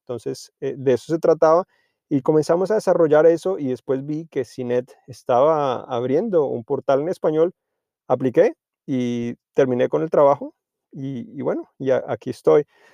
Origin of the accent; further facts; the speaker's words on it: Colombia; accent: Colombian; moved away as an adult; now in San Francisco, United States; Como pueden notar por mi acento, soy colombiano, pero en realidad vivo en Estados Unidos ya por muchos años. Recientemente vivo en San Francisco, en el área de la Bahía, en los alrededores de San Francisco, ya por más de 7 años que yo viviendo aquí.